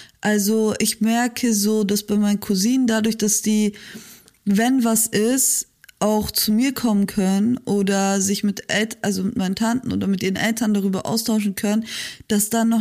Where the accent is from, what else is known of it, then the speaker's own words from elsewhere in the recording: Munich, Bavaria, Germany; vor allem wir sind in München groß geworden